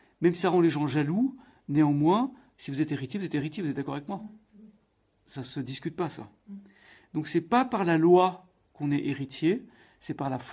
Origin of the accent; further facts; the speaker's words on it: Saint-Étienne, Auvergne-Rhône-Alpes, France; Quand j'étais enfant, j'habitais à Saint-Étienne, donc on jouait au football tout le temps, dans la cour de récréation, sur les terrains vagues, partout, partout.